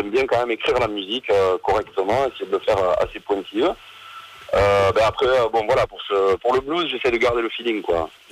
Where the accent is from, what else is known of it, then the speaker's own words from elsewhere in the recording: Castres, Occitanie, France; Écoute, moi, je viens du sud de la France. J'ai grandi à Castres. Après, je suis parti à Toulouse.